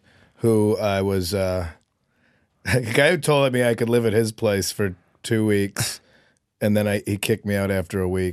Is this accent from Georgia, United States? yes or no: no; Chicago, Illinois, United States; I'm from Chicago originally.